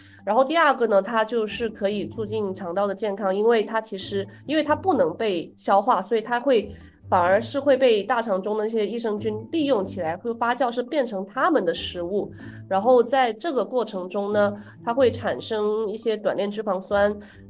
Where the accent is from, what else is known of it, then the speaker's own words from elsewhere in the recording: China; 就是我们中国人可能长期吃白米饭